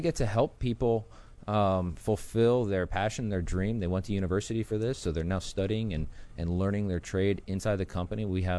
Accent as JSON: {"language": "English", "town": "Tyrone", "region": "Pennsylvania", "country": "United States", "tie": "born or raised there", "said": "I grew up on a farm outside of Tyrone, Pennsylvania."}